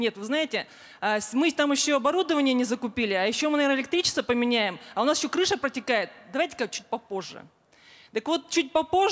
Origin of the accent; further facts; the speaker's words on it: Sverdlovsk Oblast, Russia; Вот я из Свердловской области